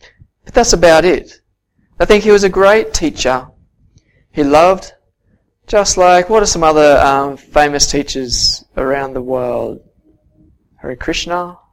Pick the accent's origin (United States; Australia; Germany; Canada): Australia; I am an Australian. I live in a country where I need to abide by the rules of the land.